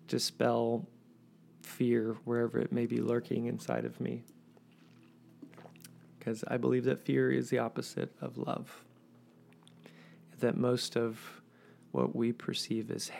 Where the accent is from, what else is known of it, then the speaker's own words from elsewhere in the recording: Waco, Texas, United States; I was born and raised in Waco, Texas.